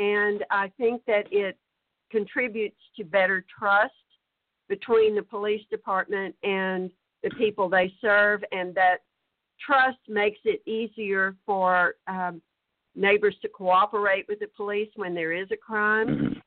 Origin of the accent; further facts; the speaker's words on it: Shreveport, Louisiana, United States; I am a Shreveport native. It's my hometown. My family goes back. I'm the fourth generation to call Shreveport home in my family. I went to elementary school and graduated from high school here.